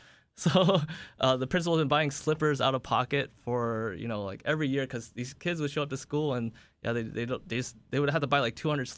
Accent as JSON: {"language": "English", "region": "California", "country": "United States", "tie": "born or raised there", "said": "I'm not from Hawaii originally. I grew up in California for most of my life. I moved to Hawaii maybe about 6 years ago now."}